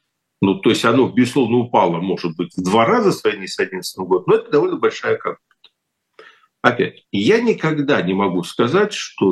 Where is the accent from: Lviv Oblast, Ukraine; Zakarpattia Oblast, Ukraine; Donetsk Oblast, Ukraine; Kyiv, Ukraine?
Kyiv, Ukraine; ну и всё-таки я киевлянин, поэтому я это чувствую